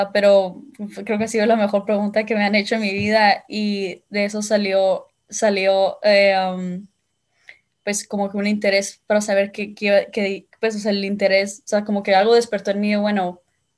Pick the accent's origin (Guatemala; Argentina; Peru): Guatemala; nací en Guatemala, en Centroamérica, y ahí crecí y me recuerdo que pues con mis papás en mis primeros años solía ir a la iglesia católica